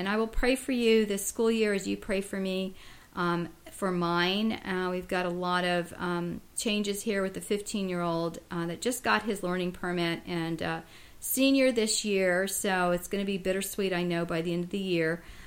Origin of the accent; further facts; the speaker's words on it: New York, United States; born there; now in Florida, United States; Yes, you know, us southern people have to go see the leaves falling, although I was born in New York.